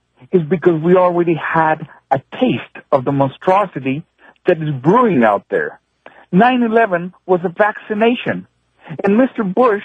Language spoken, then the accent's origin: English; Colombia; now in United States; I'm a naturalized American citizen. I came from Colombia, and I came to this country for the simple reason that this is the best there is.